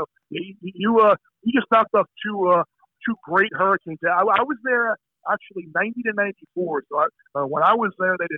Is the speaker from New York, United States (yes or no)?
yes; New York, United States; Growing up on Long Island, I can remember going to Belmont with my dad